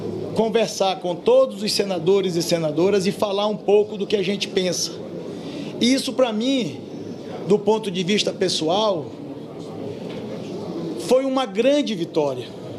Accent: Brazil; O que nós queremos, enquanto brasileiros, homens e mulheres, é sermos reconhecidos pela nossa atuação

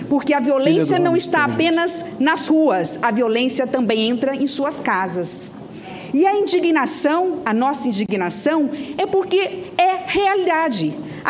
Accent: Mato Grosso do Sul, Brazil; Sou de Mato Grosso do Sul, um estado de fronteira, um dos estados de fronteira do Brasil.

